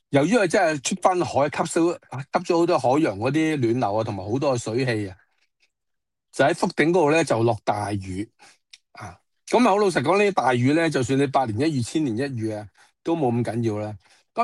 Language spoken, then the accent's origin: Cantonese; Hong Kong